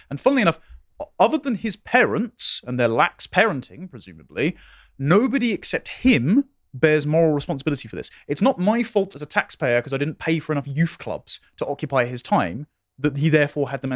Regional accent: England, United Kingdom; Well, okay, let's for example, I'm an Englishman. Hmm. My mum's half of the family, my nan's Irish, born in Ireland, brought up with an Irish accent, moved over. So I'm ethnically part Irish.

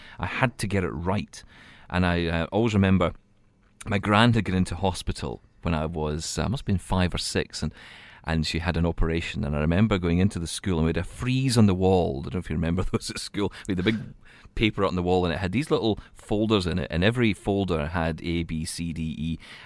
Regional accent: Scotland, United Kingdom; I'm Scottish

